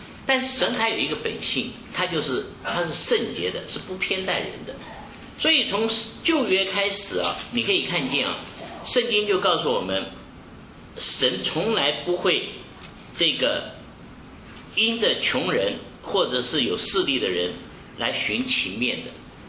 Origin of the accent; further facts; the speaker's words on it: China; 我们中国人